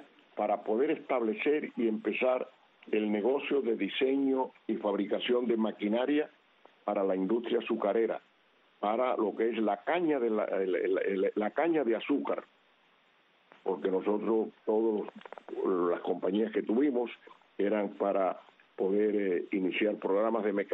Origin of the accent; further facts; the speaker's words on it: Cuba; moved away as an adult; 1961, que vine de Curazao, salí el 15 de mayo de Cuba